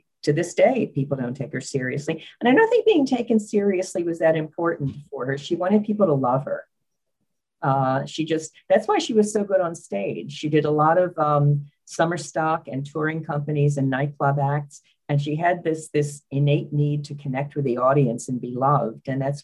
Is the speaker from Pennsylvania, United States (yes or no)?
yes; Bryn Mawr, Pennsylvania, United States; She's from my hometown, Bryn Mawr, Pennsylvania.